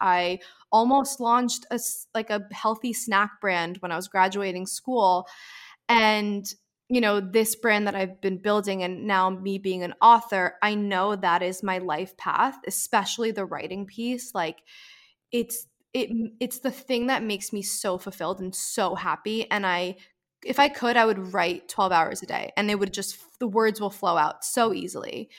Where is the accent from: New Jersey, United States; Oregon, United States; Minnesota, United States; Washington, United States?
New Jersey, United States; I was born and raised in New Jersey, lived here my whole life, still live here.